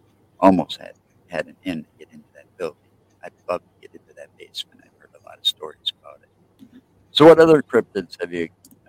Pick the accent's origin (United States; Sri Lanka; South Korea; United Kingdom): United States; Oregon, Wisconsin; You know, I grew up out in the Oregon area and of Wisconsin, and they used to sit on the signpost out there on the old Highway 14 all the time.